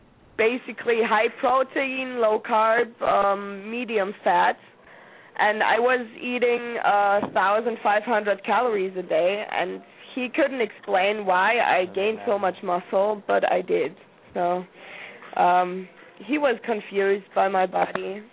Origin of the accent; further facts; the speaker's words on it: Austria; English is a second language; I am from Austria, and I'm training for Team Quest, so it's okay.